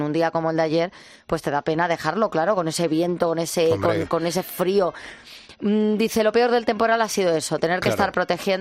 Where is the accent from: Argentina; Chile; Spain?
Spain; Balearic Islands; En Mallorca, en mi tierra, sí que hay muchos desastres.